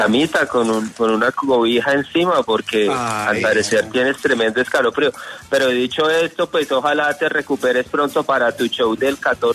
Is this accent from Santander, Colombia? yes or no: yes; Girón, Santander, Colombia; Yo soy de Girón, pero me autopercibo de Piedecuesta.